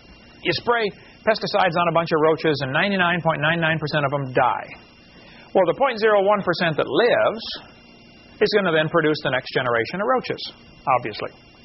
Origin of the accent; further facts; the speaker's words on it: Illinois, United States; I come from Illinois, corn country.